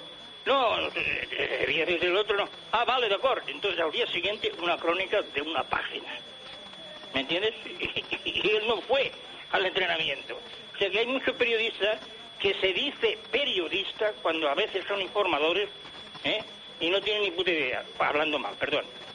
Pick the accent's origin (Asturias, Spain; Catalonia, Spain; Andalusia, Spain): Catalonia, Spain; Para que vean que también sabemos hablar catalán y somos catalanes.